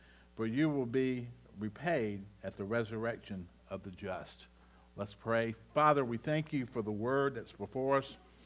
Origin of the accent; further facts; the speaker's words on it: Rock Hill, South Carolina, United States; I grew up in the South. I'm sure none of y'all know that by now. And so I grew up in the South. I was in Rock Hill, South Carolina.